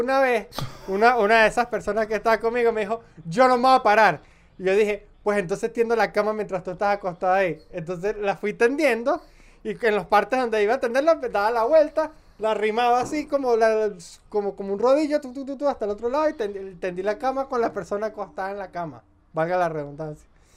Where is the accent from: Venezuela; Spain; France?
Venezuela; now in Colombia; Porque, hermano, yo salí de Venezuela. Salí de ese comunismo.